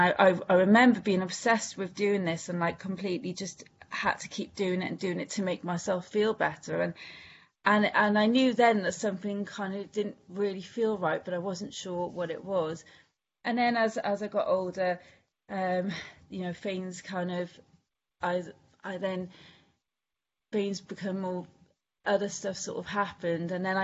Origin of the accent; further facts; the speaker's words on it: Wales, United Kingdom; accent: Welsh; So I don't know if you could tell, but my accent is I'm Welsh, so I'm originally from Wales. And I'm from a little village in Wales